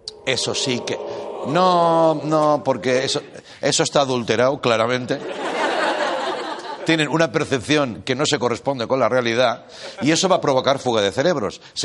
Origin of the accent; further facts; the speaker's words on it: Spain; como español te lo digo